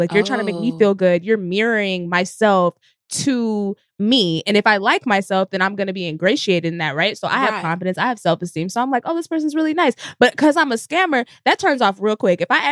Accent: Frisco, Texas, United States; I'm from Dallas, Texas. Like Frisco, to be

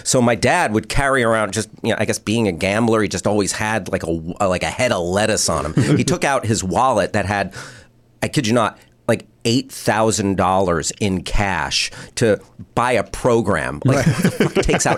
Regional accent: New Jersey, United States; And Hohokus is a little town in near where I grew up in Jersey.

